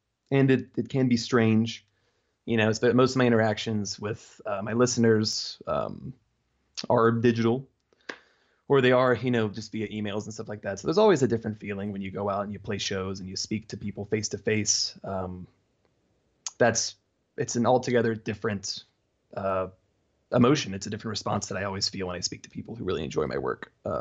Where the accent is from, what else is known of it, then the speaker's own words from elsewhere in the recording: the South, United States; I was raised in the South, so we grew up Methodist, you know, and nothing dramatic